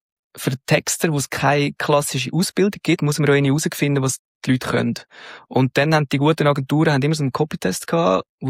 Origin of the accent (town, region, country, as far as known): Switzerland